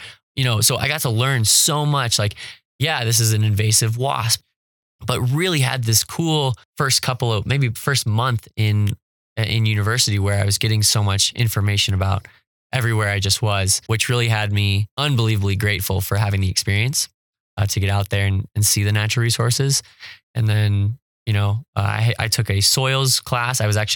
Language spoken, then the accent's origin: English; California, United States; cause I'm coming from California where my neighborhood has a carbon watch council.